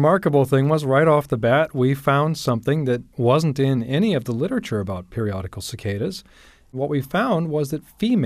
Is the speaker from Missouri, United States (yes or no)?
yes; Kansas City, Missouri, United States; Well, I grew up in Kansas City, and we had an awful lot of cicadas there every summer.